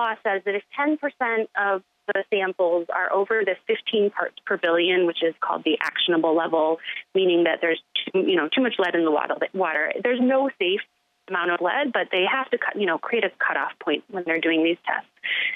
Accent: Lansing, Michigan, United States; I grew up in the Lansing area.

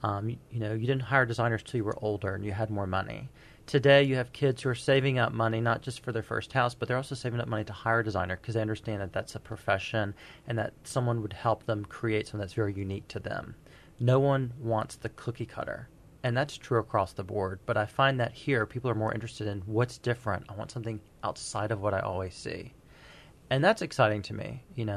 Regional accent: Baton Rouge, Louisiana, United States; moved away as an adult; also born or lived in California; I grew up in Baton Rouge, and when I moved away over 17 years ago, I left a different city than I'm living in now.

